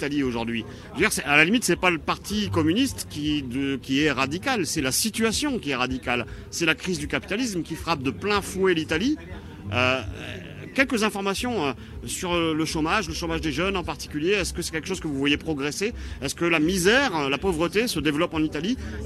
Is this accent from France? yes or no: yes; France; Nous, on est français, on n'a pas de leçons à donner.